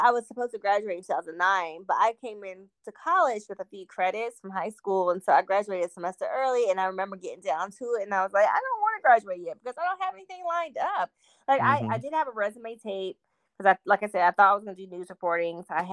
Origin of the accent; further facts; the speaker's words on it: North Carolina, United States; I grew up in North Carolina, where HBCUs are big there. We have so many.